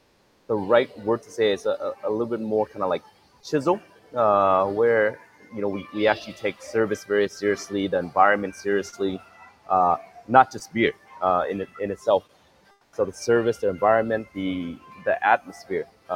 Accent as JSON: {"language": "English", "town": "San Diego", "region": "California", "country": "United States", "tie": "born or raised there", "lives_now": "Vietnam", "said": "it also helps that I grew up in San Diego"}